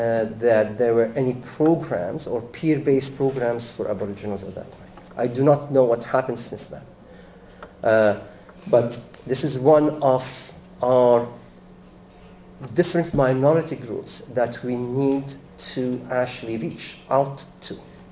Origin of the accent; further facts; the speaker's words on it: Lebanon; English is a second language; I'm from Lebanon.